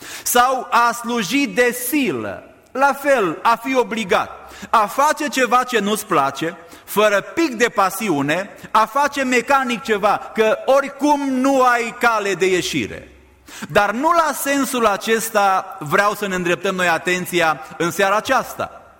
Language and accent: Romanian; Romania; Acum, noi care am crescut în România, venim din România, știm ce înseamnă silă.